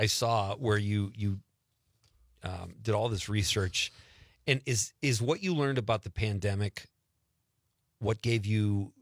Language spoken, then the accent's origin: English; Marinette, Wisconsin, United States; I'm excited because this guy is from my hometown and where I live right now, Marinette, Wisconsin.